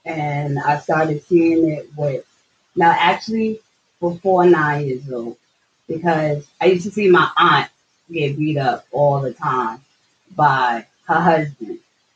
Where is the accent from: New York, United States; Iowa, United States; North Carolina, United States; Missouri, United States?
New York, United States; I'm from Long Island, New York, and I've been upstate for about 2 years now.